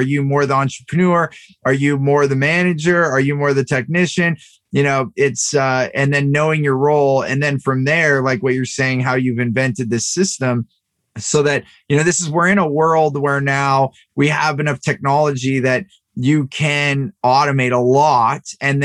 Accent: California, United States; I grew up in the Bay Area, and, you know, now, you know, over four decades of living in California

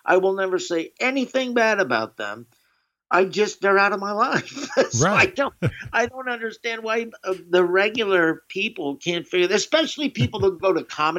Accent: the South, United States; if I thought that the people I grew up with in the South thought I was making fun of them, I wouldn't do it.

